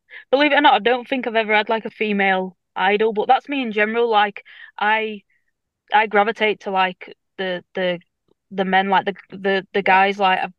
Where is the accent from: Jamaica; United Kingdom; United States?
United Kingdom; Castleford, Yorkshire and the Humber; in Leeds, known as my hometown, because, you know, I'm from Castleford, which is just down the road.